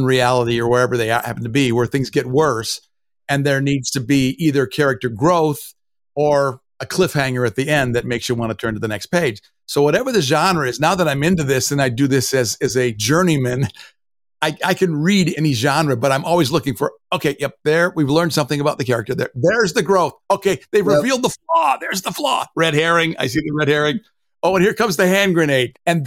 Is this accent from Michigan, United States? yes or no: yes; Michigan, United States; also born or lived in Albuquerque / Denver; now in Jacksonville, United States; We live in Jacksonville, Florida. It's not the place I would have necessarily chosen. I was born and raised in Michigan. And so I love the forest.